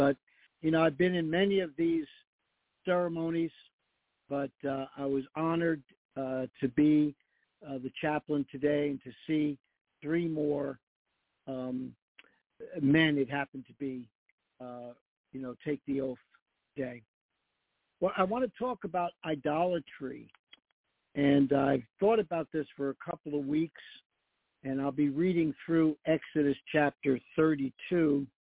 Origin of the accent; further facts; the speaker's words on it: United States; We're so divided because we're forgetting the fact that we're Americans.